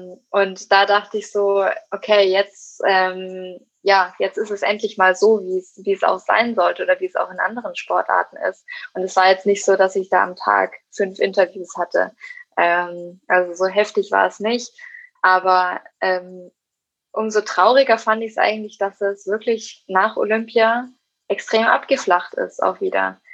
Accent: Erlangen, Bavaria, Germany; in meiner Heimatstadt in Erlangen und auch hier in Nürnberg

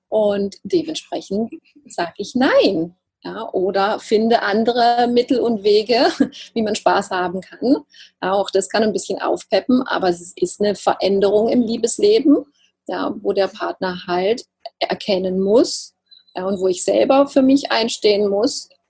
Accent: Baden-Württemberg, Germany; accent: Alemannic; Ich komme ja aus dem Alemannischen, aus dem Schwarzwalddorf

